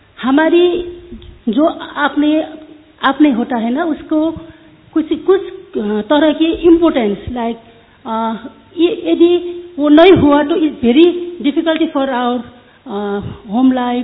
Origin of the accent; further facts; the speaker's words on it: Nepal; मैं नेपाल से हूँ।